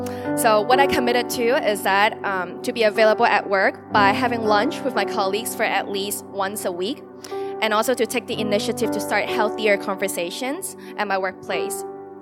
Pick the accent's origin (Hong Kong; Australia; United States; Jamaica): Hong Kong; Growing up in Hong Kong, I've always heard how crazy working culture could be in the city.